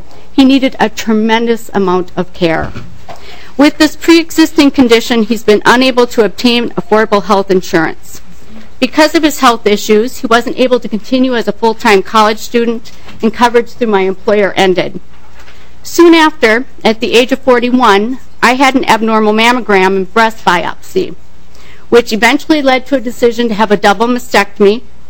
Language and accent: English; Rochester, Minnesota, United States; I'm from Rochester.